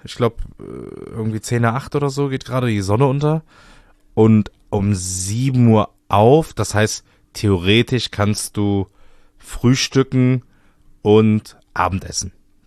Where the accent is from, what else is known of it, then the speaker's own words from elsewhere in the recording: Cologne, North Rhine-Westphalia, Germany; Und soll ich mal sagen, wo ich noch nicht war als Kölner?